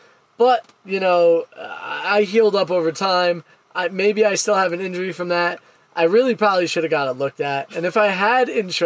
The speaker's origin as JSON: {"language": "English", "country": "United States", "said": "Me being the American in this relationship, I was like, whatever, it is what it is."}